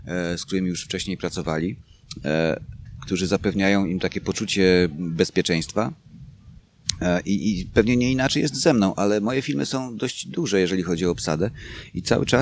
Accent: Subcarpathian Voivodeship, Poland; Ja jestem z Podkarpacia, blisko Bieszczady. Natomiast tam, w tych moich rodzinnych stronach, jest dom na domu.

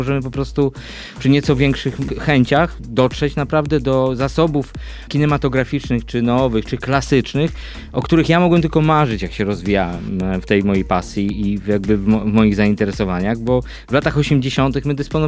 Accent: Nowogard, West Pomeranian Voivodeship, Poland; Pochodzę z małego miasteczka na Pomorzu Zachodnim, z Nowogardu. Tam było kino, jest do dzisiaj, chociaż w remoncie dzisiaj.

